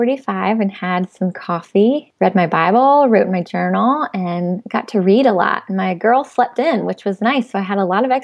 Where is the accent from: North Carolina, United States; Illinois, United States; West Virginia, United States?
North Carolina, United States; Raleigh; I am a North Carolina girl born and raised in Raleigh.